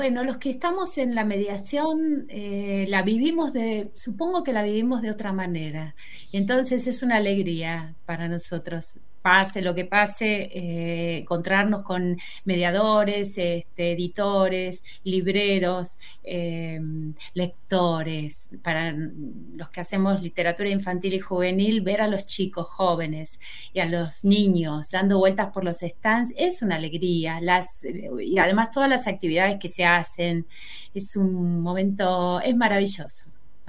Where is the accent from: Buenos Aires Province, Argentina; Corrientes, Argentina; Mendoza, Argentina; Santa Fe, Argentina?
Buenos Aires Province, Argentina; Mar del Plata; No, yo nací en las puertas de la Patagonia, me crié en Mar del Plata.